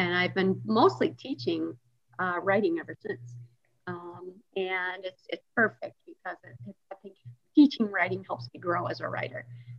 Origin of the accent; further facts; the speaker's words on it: Kalamazoo, Michigan, United States; born there; I am was born in Michigan, actually. I was born in Kalamazoo, Michigan